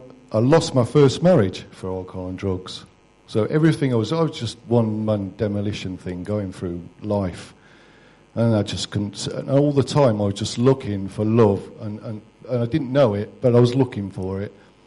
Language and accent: English; Nottingham, East Midlands, United Kingdom; born there; I was born in Nottingham in City Hospital.